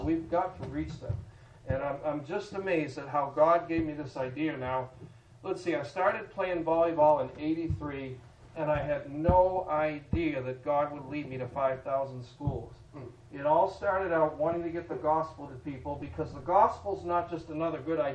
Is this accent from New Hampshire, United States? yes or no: yes; New Hampshire, United States; I have a guy in New Hampshire. Well, I'm in New Hampshire. That's a big deal. Yeah. But it's in my hometown, and he's my tax guy.